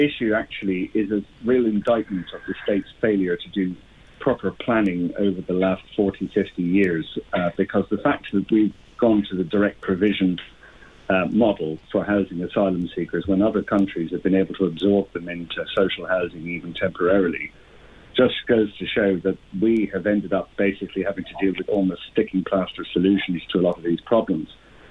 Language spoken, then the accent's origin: English; Ireland; We can't forget that we as Irish people were a migrant race ourselves for for over 100 years since the famine.